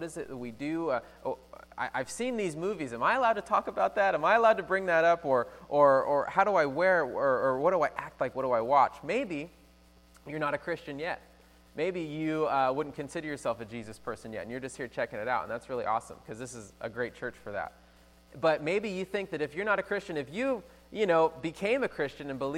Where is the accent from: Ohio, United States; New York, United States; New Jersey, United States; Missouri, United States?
Ohio, United States; Toledo; Because I'm from Toledo, really small town.